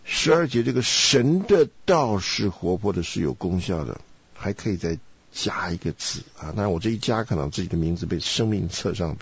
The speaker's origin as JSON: {"language": "Chinese", "country": "China", "said": "我们从中国来，是不是？中国有这个几千年的酱缸文化。"}